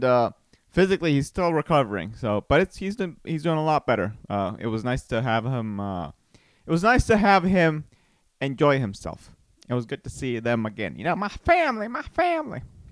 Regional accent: Costa Rica; So, you know, I was born and raised in Costa Rica, but I'm like the opposite of a Latino, you know?

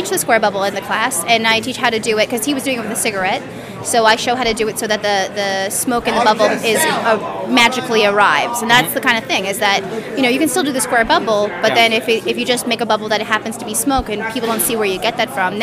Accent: Canada; I'm Canadian, so I don't know a lot of the names of places

